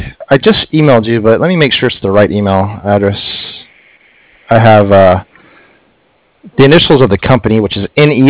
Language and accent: English; Texas, United States; I grew up in Central Texas, so they've got crazy weather, but not like you guys as far as the cold goes.